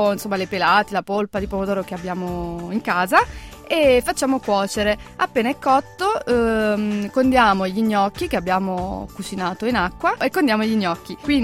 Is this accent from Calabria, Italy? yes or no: no; Naples, Campania, Italy; Visto che io sono napoletana e forse si è anche sentito